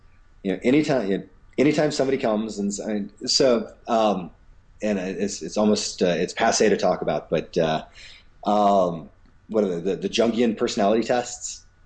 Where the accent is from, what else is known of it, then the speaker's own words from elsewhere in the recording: the South, United States; I grew up in the South, and so right, I mean, I am as homogeneous as you can get